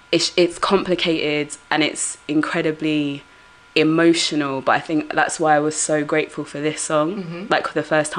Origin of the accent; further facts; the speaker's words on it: United Kingdom; my family heritage, I'm Ugandan, but growing up in Britain, and there was something of like, okay, I'm still African, like I can still claim my Ugandan-ness, even though I wasn't born in Uganda.